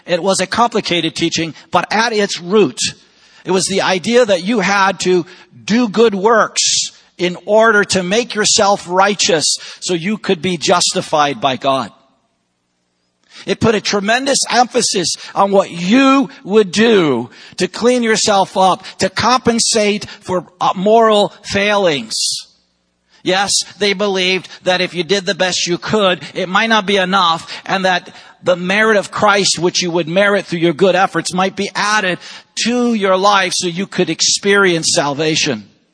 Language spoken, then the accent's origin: English; Vienna, Austria; As a little boy, a missionary kid, and growing up in Vienna, Austria